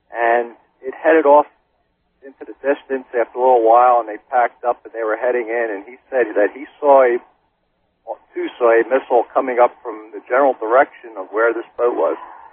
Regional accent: Philadelphia, Pennsylvania, United States; I'm from the Philadelphia area.

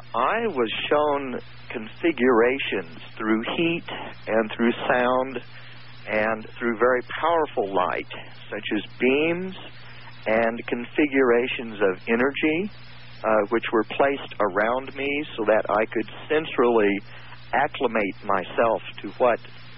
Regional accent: Grass Valley, California, United States; I'm from Grass Valley, California.

